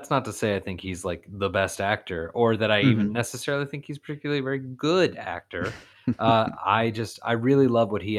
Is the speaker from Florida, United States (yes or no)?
yes; Florida, United States; I'm from Florida. No other way.